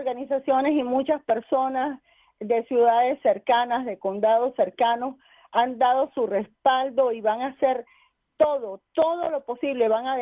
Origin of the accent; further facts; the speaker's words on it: Venezuela; now in Miami, United States; Cada venezolano desde Estados Unidos, especialmente ahora desde Miami